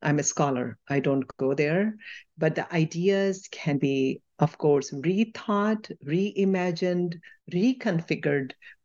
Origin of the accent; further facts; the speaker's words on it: India; When I was growing up in India